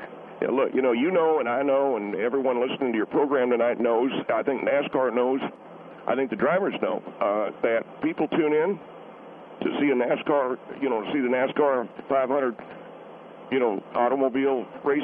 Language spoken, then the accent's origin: English; the South, United States; moved away as an adult; I come from the South.